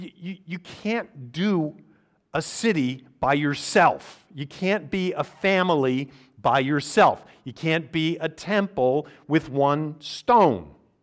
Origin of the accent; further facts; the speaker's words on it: New Jersey, United States; In the mid-Atlantic colonies, New Jersey in particular, my home state, you had no established church.